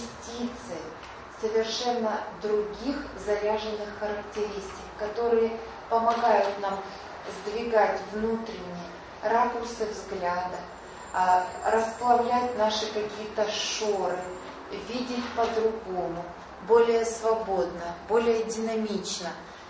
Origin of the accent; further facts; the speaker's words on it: Simferopol, Crimea, Ukraine; У нас там, я сама из Симферополя, рядом Бахчисарай